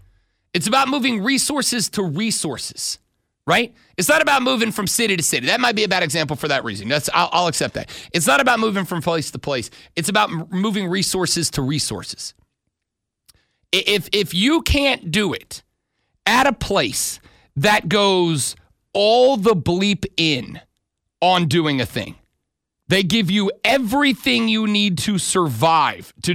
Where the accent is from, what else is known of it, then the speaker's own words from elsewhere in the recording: Florida, United States; I didn't go there. I grew up in Florida. I did not go to LSU.